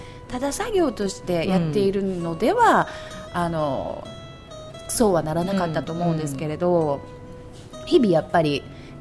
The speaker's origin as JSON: {"language": "Japanese", "town": "Amagasaki", "region": "Hyogo", "country": "Japan", "said": "いや私尼崎ですけど出身"}